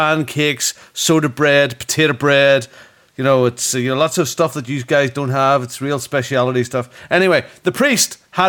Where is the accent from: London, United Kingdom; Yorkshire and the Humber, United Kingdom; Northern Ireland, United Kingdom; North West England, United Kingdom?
Northern Ireland, United Kingdom